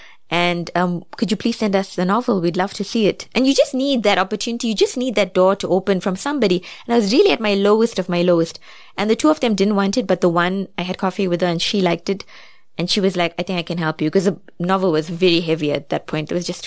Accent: South Africa; I came all the way from South Africa.

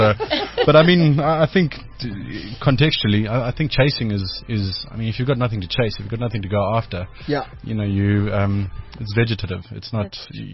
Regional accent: Zimbabwe; also born or lived in Nelspruit, South Africa; Originally from Nelspruit. Moved to Zimbabwe in 1991-92. Grew up in Zim. And then finished my last year and a half of school here in South Africa.

